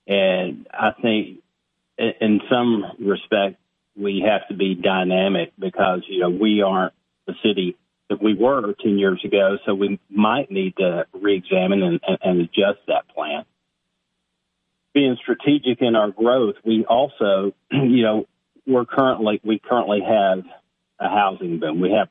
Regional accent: Cookeville, Tennessee, United States; Well, Cookeville is my hometown. I was born and raised here.

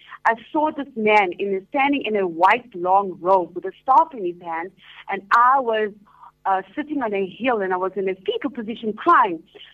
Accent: Durban, KwaZulu-Natal, South Africa; now in Johannesburg, South Africa; And I am actually from Durban. I'm now living in Johannesburg. I also live in Cape Town.

